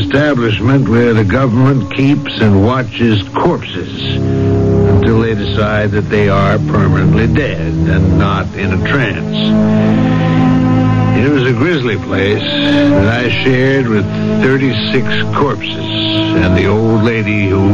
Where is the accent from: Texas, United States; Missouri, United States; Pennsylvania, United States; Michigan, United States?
Missouri, United States; Hannibal; Well, I was brought up in Hannibal, Missouri.